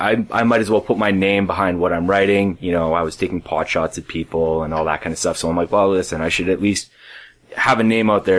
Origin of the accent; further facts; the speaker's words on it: Ile-des-Chenes, Manitoba, Canada; I grew up in Ildishane, Manitoba, okay. which is kind of suburbia, I guess, for your listeners that don't know. It's about 15 minutes south of the city off the 59 highway.